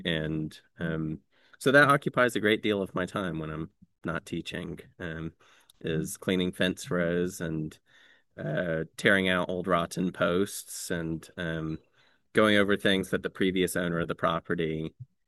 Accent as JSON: {"language": "English", "region": "North Carolina", "country": "United States", "tie": "born or raised there", "said": "And then I grew up in Johnston County, which is two counties to the east of here. And so my blood is here in North Carolina."}